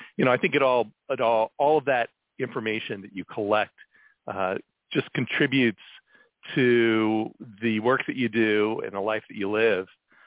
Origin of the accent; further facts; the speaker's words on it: Pennsylvania, United States; also born or lived in Columbus, Ohio; Yeah, I grew up in central Pennsylvania, was born in Columbus, Ohio.